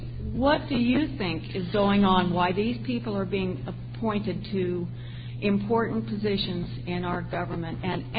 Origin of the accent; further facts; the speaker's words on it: Lexington, Kentucky, United States; from Lexington, Kentucky.